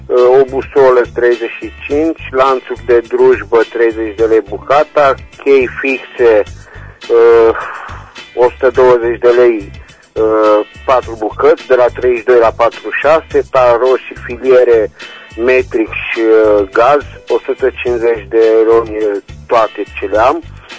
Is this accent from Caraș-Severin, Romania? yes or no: yes; Reșița, Caraș-Severin, Romania; din Reșița